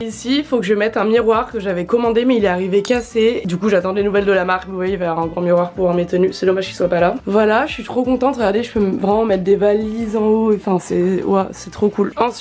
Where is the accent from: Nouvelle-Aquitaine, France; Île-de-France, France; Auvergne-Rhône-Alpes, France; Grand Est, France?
Auvergne-Rhône-Alpes, France; Lyon; parce que je suis lyonnaise, parce qu'il y a toute ma famille, tous mes amis et parce que bah, même si je suis beaucoup à Paris pour le travail, ma vie elle est ici